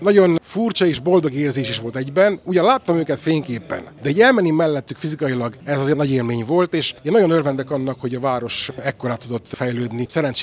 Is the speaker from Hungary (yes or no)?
no; Sepsiszentgyörgy, Covasna, Romania; moved away; végre saját szülőföldemen tudok velük találkozni, ölelkezni, barátságot visszaépíteni